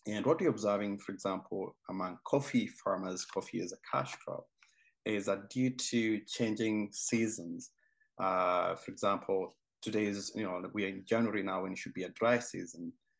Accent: Central Kenya, Kenya; I'm from Kenya, grown up in central Kenya.

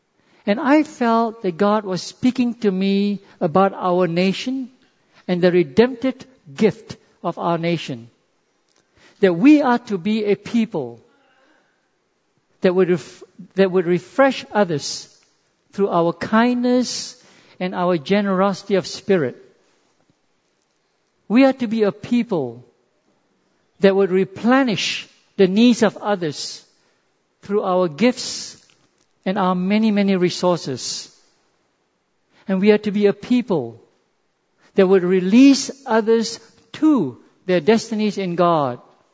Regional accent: Singapore; I'm a Singaporean.

